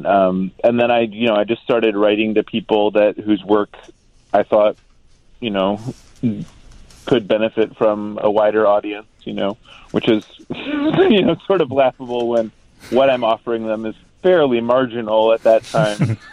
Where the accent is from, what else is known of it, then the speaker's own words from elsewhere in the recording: Cleveland, Ohio, United States; I grew up in Cleveland, and we did have, you know, our own club called Speaking Tongues